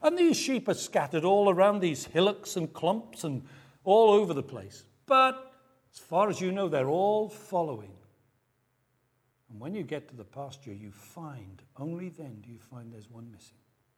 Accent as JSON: {"language": "English", "region": "Wales", "country": "United Kingdom", "said": "Romney Marsh sheep, they tell me it's the best lamb in the world, but I'm Welsh, and I know better."}